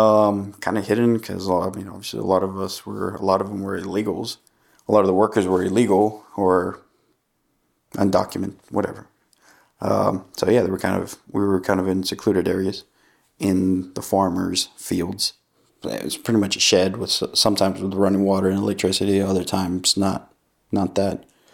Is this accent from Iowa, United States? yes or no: no; Weslaco, Texas, United States; born there; I was born in Weslaco, Texas, which is deep, deep south Texas, the very, very south. It's about a stone toss away from Mexico. It was boring. I didn't like it.